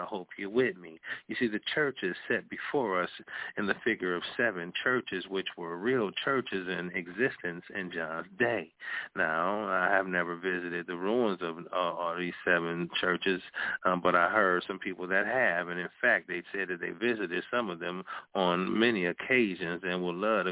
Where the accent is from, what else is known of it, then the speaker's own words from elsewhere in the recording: Detroit, Michigan, United States; I got people from California, I see Florida, I see Las Vegas, my hometown of Detroit.